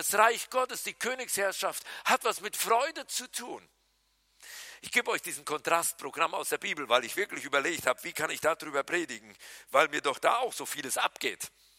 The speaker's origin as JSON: {"language": "German", "region": "Berlin", "country": "Germany", "said": "Ich bin ein echter Berliner. Ich kann permanent meckern."}